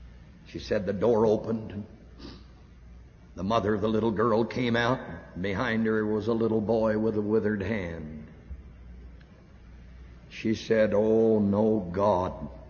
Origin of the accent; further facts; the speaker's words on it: the South, United States; I was raised in the South.